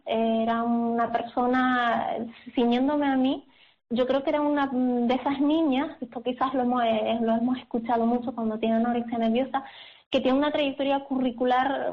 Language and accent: Spanish; Valle Gran Rey, Canary Islands, Spain; yo no soy de aquí, yo soy de La Gomera, de un pueblo muy bonito, de Valle Gran Rey.